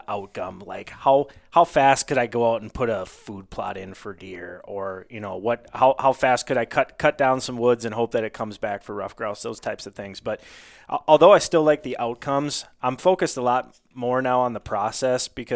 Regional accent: Minnesota, United States; also born or lived in Northwest Wisconsin; growing up on the North Shore and in a place where is renowned for outdoor opportunities near Duluth, Minnesota.

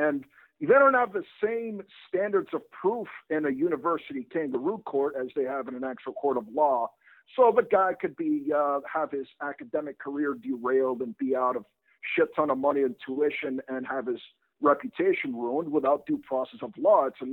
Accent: New England, United States; I mean, growing up in New England, where people are pretty fucked up to begin

